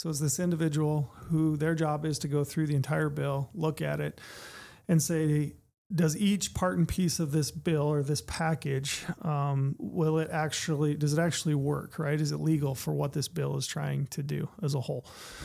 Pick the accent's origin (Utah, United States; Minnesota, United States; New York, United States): Utah, United States; I grew up in Anemone, Utah, and I think the population was like 150 people, maybe 180.